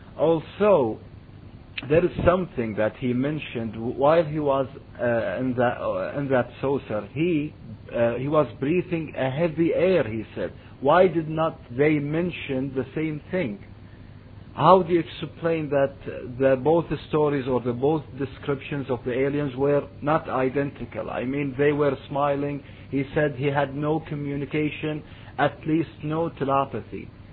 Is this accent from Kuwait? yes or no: yes; Kuwait; I'm from Kuwait, far away from the United States.